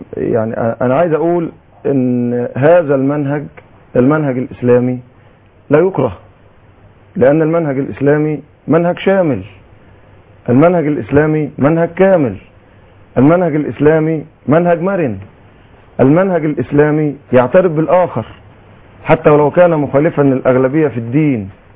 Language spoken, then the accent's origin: Arabic; Egypt